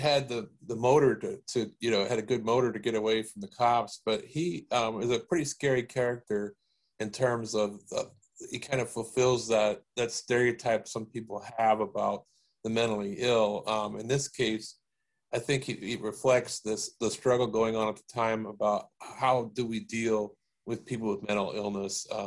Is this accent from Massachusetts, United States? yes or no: no; Goshen, Indiana, United States; his parents lived for a short time in my hometown in Goshen, and were complaining about the FBI harassing them when they were trying to run a roadside food stand in Elkhart County